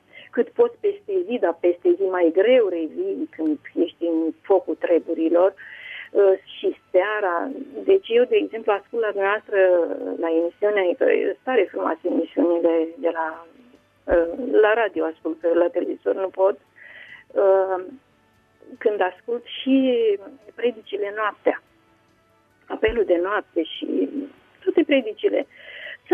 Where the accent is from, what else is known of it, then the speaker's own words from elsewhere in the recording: Pitești, Argeș, Romania; Sunt de lângă Pitești … de la Pitești.